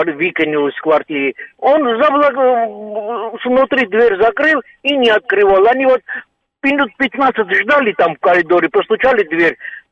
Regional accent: Armenia; Я армянин.

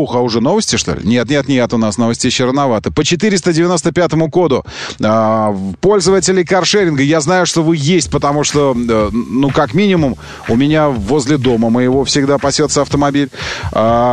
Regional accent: Sakha Republic, Russia; Я из Якутии, снег лежит 8 месяцев.

